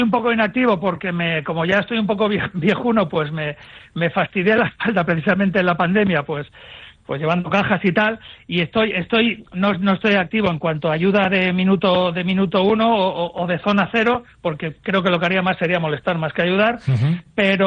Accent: Barcelona, Catalonia, Spain; now in Valencia, Spain; Pero aquí yo que vengo de Barcelona y que he viajado mucho por España

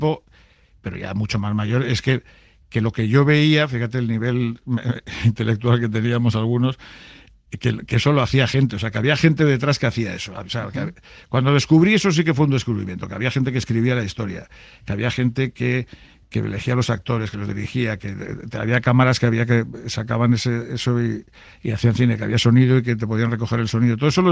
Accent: Cantabria, Spain; yo soy de Cantabria, entonces... Y tengo afortunadamente una casa muy cerca del mar. O sea, yo desde mi casa veo el mar.

